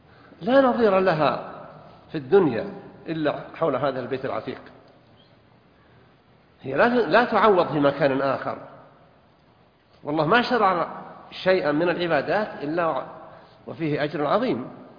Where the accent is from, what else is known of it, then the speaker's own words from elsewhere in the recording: Riyadh, Riyadh Province, Saudi Arabia; كنا مجموعة من بلدنا. أنا جاي من الرياض